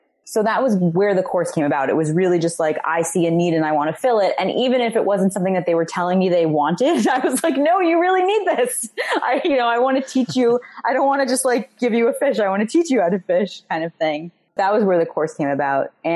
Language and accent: English; New York, United States; You know, I'm from New York. I bartended for almost a decade, over a decade in New York City.